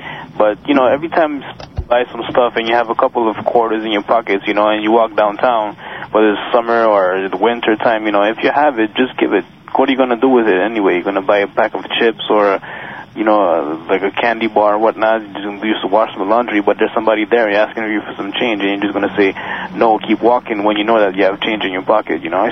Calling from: Montreal, Quebec, Canada; I'm calling from Montreal.

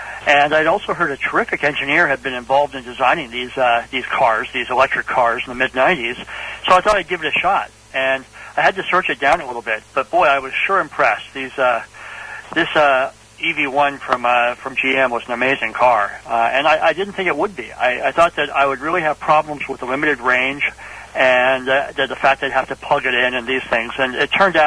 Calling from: Santa Monica, California, United States; I'm in Southern California.

